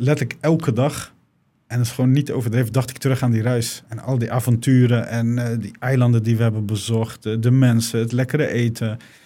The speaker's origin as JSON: {"language": "Dutch", "town": "The Hague", "region": "South Holland", "country": "Netherlands", "said": "Ik kom zelf uit Den Haag."}